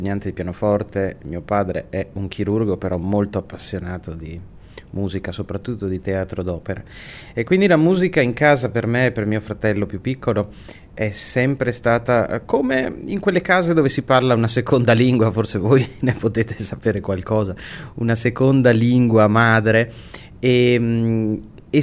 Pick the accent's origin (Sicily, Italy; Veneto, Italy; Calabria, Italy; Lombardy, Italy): Veneto, Italy; Verona; Io sono di Verona